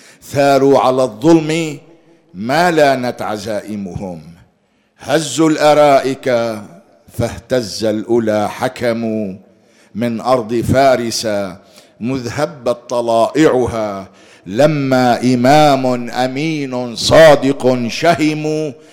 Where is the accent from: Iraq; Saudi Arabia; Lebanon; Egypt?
Lebanon; أنا مسيحي من لبنان، من بلد المقاومة والعزة، لكنني تربيت منذ صغري على حب أبناء آل البيت